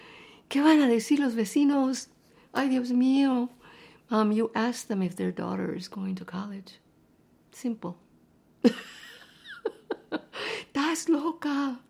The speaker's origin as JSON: {"language": "English", "town": "Oxnard", "region": "California", "country": "United States", "tie": "born or raised there", "also_born_or_lived": "Texas", "said": "I grew up in Oxnard, California, and we came from Texas to settle in Oxnard."}